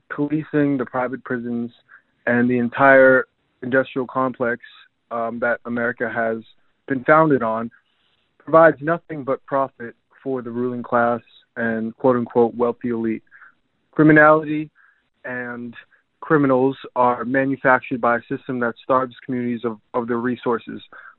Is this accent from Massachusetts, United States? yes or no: yes; Randolph, Massachusetts, United States; I'm from Randolph, Massachusetts.